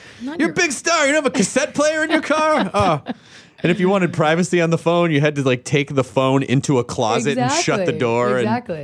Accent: the South, United States; I'm from the South.

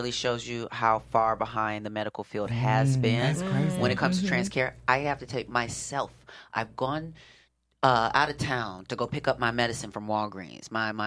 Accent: Wisconsin, United States; No, I grew up in Wisconsin.

